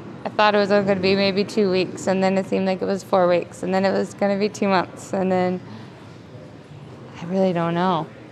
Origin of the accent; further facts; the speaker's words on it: Portland, Oregon, United States; I've been so familiar with it growing up in Portland.